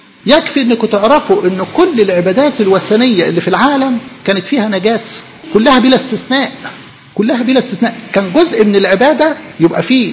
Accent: Egypt; انا فرحان قوي ان انا مصري

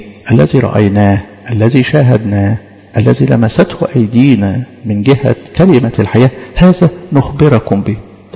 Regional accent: Egypt; استأصلنا إحنا كمصريين

